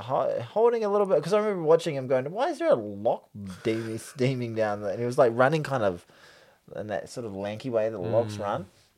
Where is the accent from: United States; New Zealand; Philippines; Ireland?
New Zealand; I'm a New Zealander.